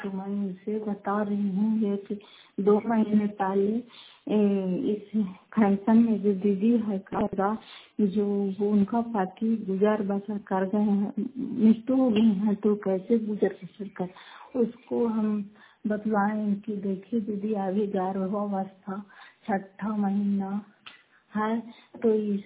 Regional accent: Fatehpur, Bihar, India; घर फतेहपुर, पंचायत मकौटा, जिला नालंदा, किराया पचरा ब्लॉक की निवासी हूँ।

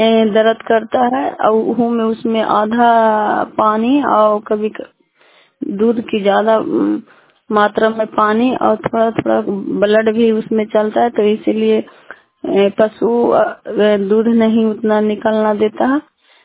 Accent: Chandidi, India; चंडीदी के रहने वाली हूँ।

